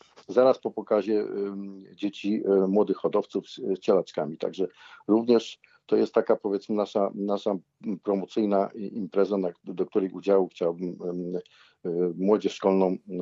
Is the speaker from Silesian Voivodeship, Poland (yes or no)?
no; Przelewice, West Pomeranian Voivodeship, Poland; chociaż sam pochodzę z Przelewic